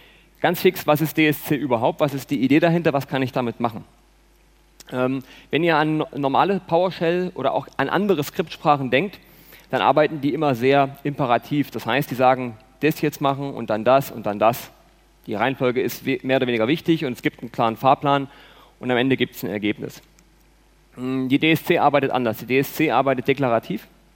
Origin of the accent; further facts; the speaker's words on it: Leipzig, Saxony, Germany; Ich komme aus Leipzig, ich hoffe, man hört das nicht allzu sehr. Ich bin zwar stolz auf meine Heimatstadt, aber den Dialekt, den muss ich nicht unbedingt hier ausleben. Hab dort studiert, arbeite dort, lebe dort